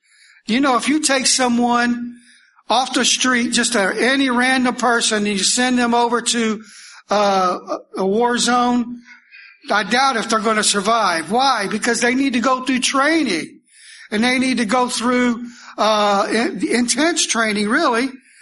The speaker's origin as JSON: {"language": "English", "region": "Kentucky", "country": "United States", "tie": "born or raised there", "said": "You know, I grew up near Fort Knox, and you could always tell a soldier, they were different."}